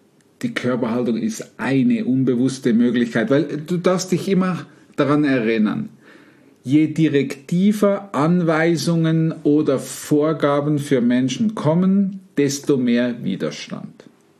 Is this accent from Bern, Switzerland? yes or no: no; Winterthur, Zurich, Switzerland; Und da gab's per Zufall jemand, der auch von Winterthur, wo ich aufgewachsen bin, kommt.